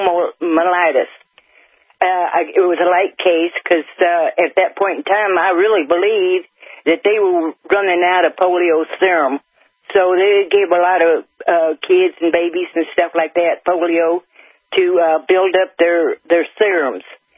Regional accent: California, United States; born there; I was born in California, and there was a big outbreak of whooping cough.

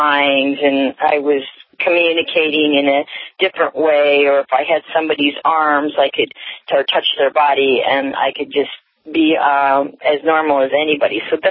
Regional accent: Harrisburg, Pennsylvania, United States; born there; I was born in the Harrisburg, Pennsylvania area to a Native father and to a woman from Wales.

